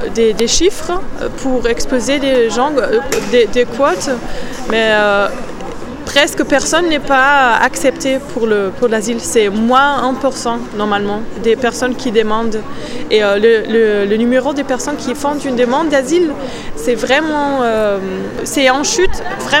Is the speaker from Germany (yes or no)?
yes; Germany; French is a second language; now in France; je viens d'Allemagne et maintenant je fais un stage dans la CIMAD.